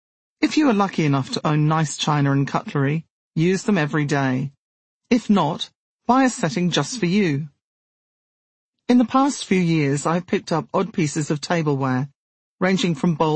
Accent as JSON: {"language": "English", "region": "England", "country": "United Kingdom", "tie": "born or raised there", "said": "When I was growing up in England, showers barely existed and were considered quite exotic."}